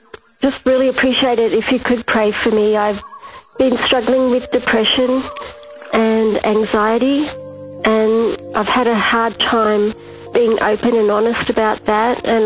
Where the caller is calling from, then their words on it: Australia; I'm ringing from Australia.